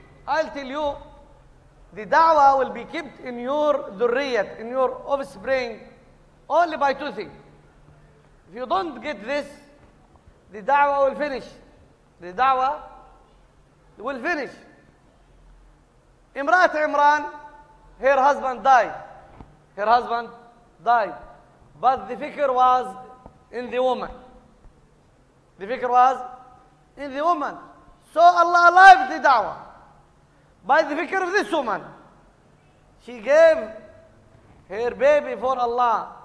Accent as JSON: {"language": "English", "region": "Gaza Strip", "country": "Palestine", "second_language": "English", "said": "Yani, we came with Masturat Jamaat from Palestine. How much difficult to go out, especially we are coming from Gaza."}